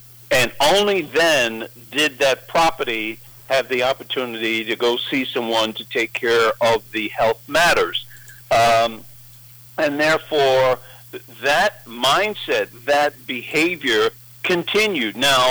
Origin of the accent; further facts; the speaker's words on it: New York City, New York, United States; If you go into where I grew up in Spanish Harlem